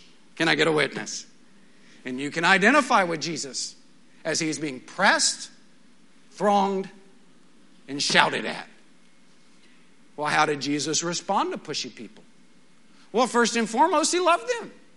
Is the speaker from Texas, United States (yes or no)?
yes; Midland, Texas, United States; I grew up in Midland, and the second most famous person to ever grow up there was President George W. Bush.